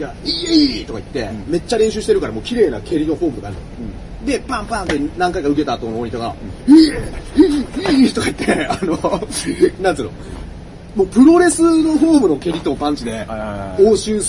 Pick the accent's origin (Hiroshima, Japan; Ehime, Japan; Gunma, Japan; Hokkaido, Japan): Gunma, Japan; Fujioka; 地元の群馬藤岡、5月6日か。